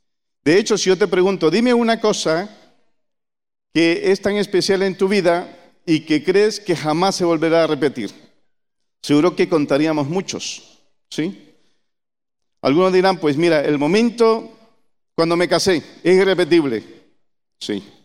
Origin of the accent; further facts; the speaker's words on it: Honduras; born there; Yo no pronuncio la Z como los españoles porque la costumbre nuestra, hondureño de nacimiento, pero español de corazón, pues no la pronuncio como la pronuncian los españoles.